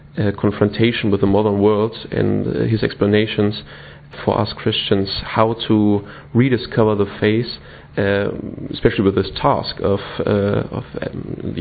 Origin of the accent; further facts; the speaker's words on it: Cologne, North Rhine-Westphalia, Germany; English is a second language; I'm coming from Cologne. I'm 26 years old